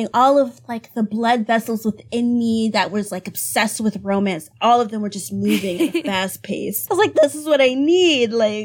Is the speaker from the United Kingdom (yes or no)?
no; Nigeria; I'm already from Nigeria. I've been in Nigeria and stuff before